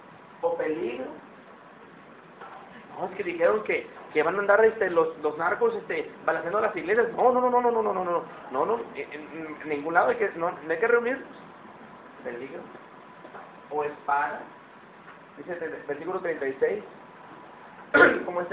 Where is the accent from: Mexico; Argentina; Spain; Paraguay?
Mexico; Y voy a regatearle, porque somos los mexicanos, ¿verdad?